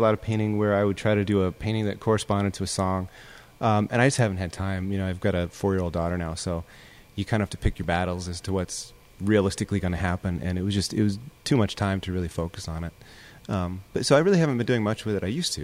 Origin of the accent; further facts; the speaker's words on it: Colorado, United States; Yeah, I'm from Colorado, a little farm town kind of right on the Wyoming border.